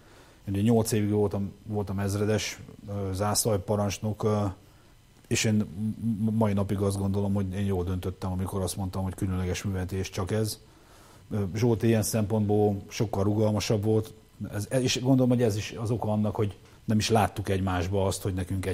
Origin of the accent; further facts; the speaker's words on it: Hódmezővásárhely, Csongrád-Csanád, Hungary; én Vásárhelyről vagyok